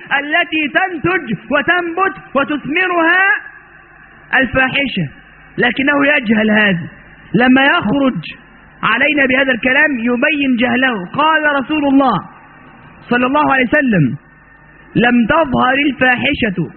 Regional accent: Egypt; لكن عندنا في مصر

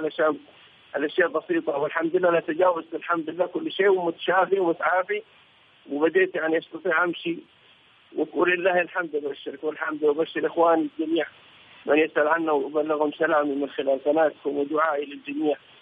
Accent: Philippines

